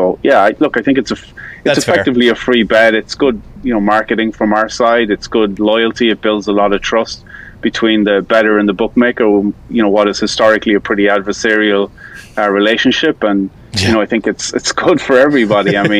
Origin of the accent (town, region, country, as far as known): Ireland